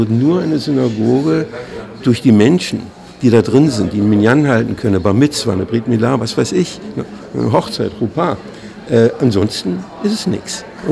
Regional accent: Berlin, Germany; weil ich bin in West-Berlin ja zur Schule gegangen

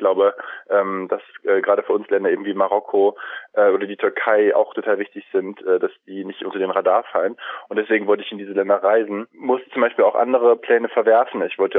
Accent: Germany; ich als Deutscher lebe in einem Land, wo meine Freiheiten gesetzlich verbrieft sind

